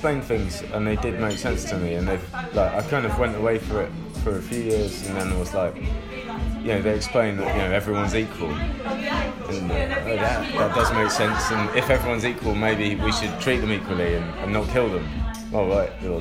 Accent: Wimbledon, London, United Kingdom; I'm from Wimbledon in London.

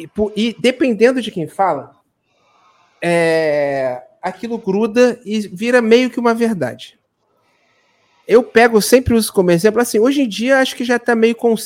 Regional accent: Rio de Janeiro, Brazil; eu sou de uma cidade da Baixada Fluminense, aqui no Rio, né? E eu fui fazer faculdade na cidade do Rio.

